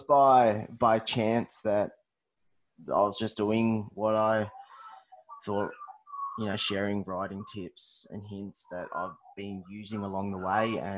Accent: Australia; I'm an Australian fantasy writer.

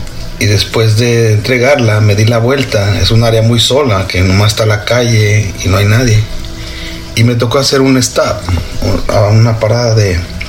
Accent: Mexico; Le digo: yo soy de México.

